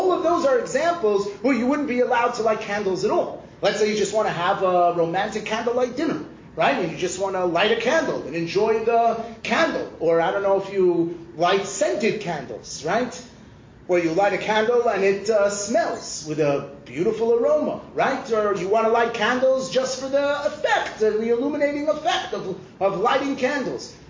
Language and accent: English; Los Angeles, California, United States; I grew up in Los Angeles, where on Hanukkah it's 80 degrees, and on Pesach it's 80 degrees, and in Sukkot it's 80 degrees, right?